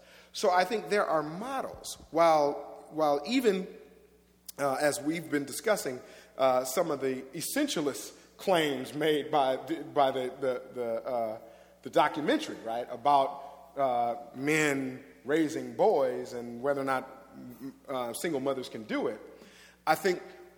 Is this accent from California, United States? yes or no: yes; Los Angeles, California, United States; And I was raised in the Watts section of Los Angeles, California. Everybody I knew went to church.